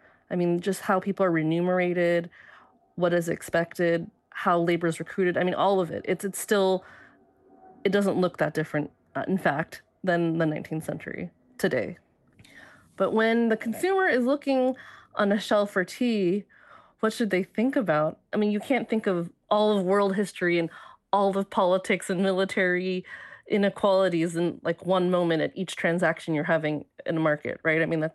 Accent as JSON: {"language": "English", "country": "United States", "said": "for me, even though I'm Chinese American and my family's, you know, many generations ago are from tea growing areas of China"}